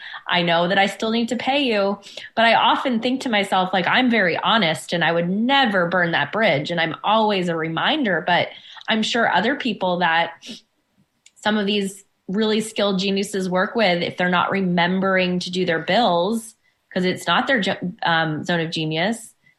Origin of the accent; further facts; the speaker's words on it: Boston, Massachusetts, United States; And I have seen them, and I'm in an entrepreneurial group in my hometown in Boston with about 50 different women.